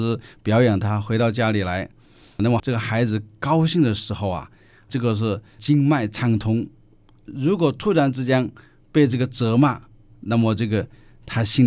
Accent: China; 不管是我们中国人也好，或者是全世界的父母也好

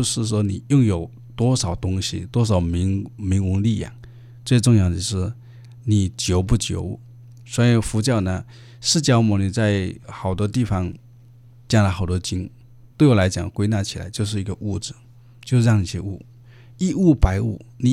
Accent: China; 我们中国人也常常讲说，多一事就长一智

